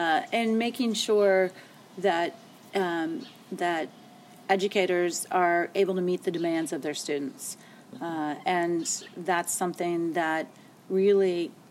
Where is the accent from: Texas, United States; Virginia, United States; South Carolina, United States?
Virginia, United States; Well, I grew up in Virginia, so I'm licensed to practice law in both Virginia and Arizona.